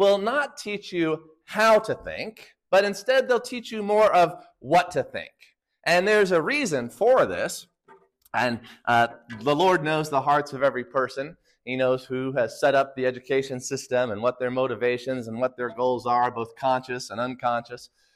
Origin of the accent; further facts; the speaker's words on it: Lincoln, Nebraska, United States; I grew up in and around Lincoln, and I did public schools, and I graduated high school back in 93